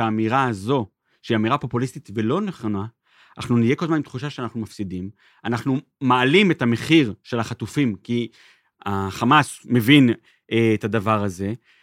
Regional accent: Haifa, Haifa District, Israel; כחיפאים זוכים את...

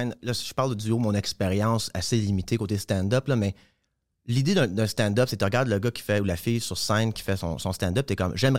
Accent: Hawkesbury, Ontario, Canada; also born or lived in Montreal / Ottawa; Hawkesbury, je suis born and raised. J'ai habité un peu à Ottawa. Ça, je suis né à Montréal. Mais Hawkesbury, c'est, je dis tout le temps, comme ma maison

